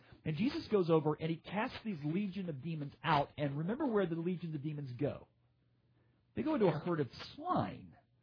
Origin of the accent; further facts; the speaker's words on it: Alabama, United States; let's say, Pennsylvania to my home state of Alabama